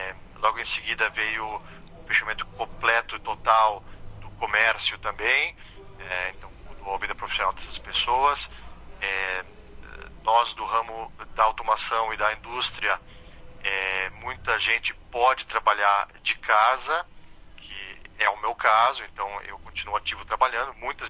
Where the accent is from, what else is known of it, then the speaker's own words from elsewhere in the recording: Brazil; A Itália, talvez por ter essa veia latina, como nós brasileiros também temos